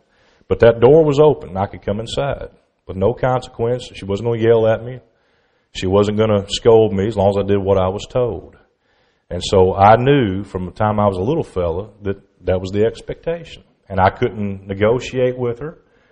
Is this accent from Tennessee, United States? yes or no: yes; Memphis, Tennessee, United States; I grew up in the Memphis area, and I know it's fake, but it's mighty entertaining, okay?